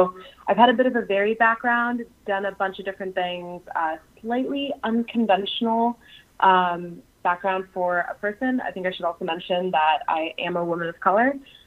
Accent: Midwest, United States; I'm originally from the Midwest, the Rust Belt

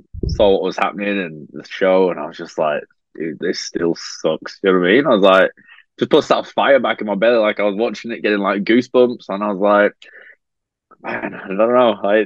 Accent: Australia; So I figured, like, I'm coming from Australia.

